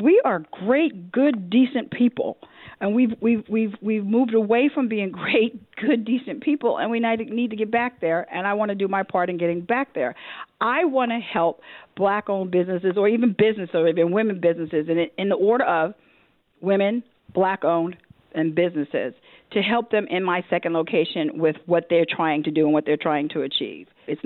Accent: New York City, New York, United States; I'm 58 years old. I'm from New York City, from the small island with more than 11 million people.

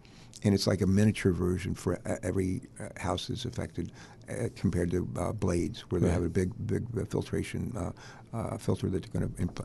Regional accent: California, United States; now in Delaware, United States; I came all the way from California, across the country.

